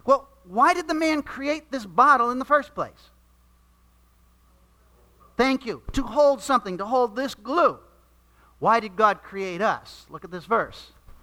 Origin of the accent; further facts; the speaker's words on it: New England, United States; For much of my life growing up in New England, I didn't have a very clear purpose or direction in life.